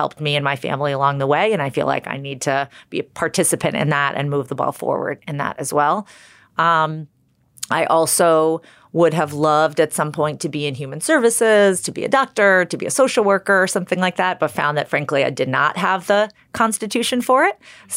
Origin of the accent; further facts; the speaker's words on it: Massachusetts, United States; especially since I was doing this back in my hometown in Massachusetts when I first started my career